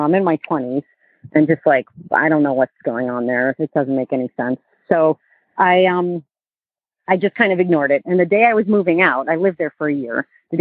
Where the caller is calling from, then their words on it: Burlington, Vermont, United States; I'm calling from Burlington, Vermont.